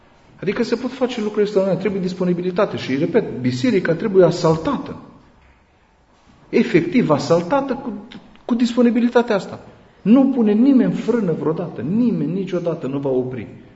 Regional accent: Romania; Câți dintre noi am fost într-o țară străină și am fost priviți de sus pentru că suntem români?

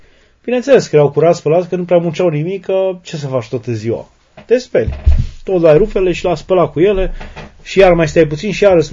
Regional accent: Oltenia, Romania; noi suntem olteni

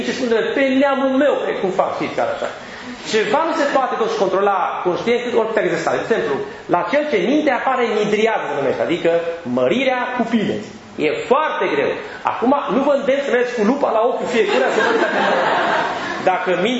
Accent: Transylvania, Romania; sunt ardelean atipic, vorbesc repede.

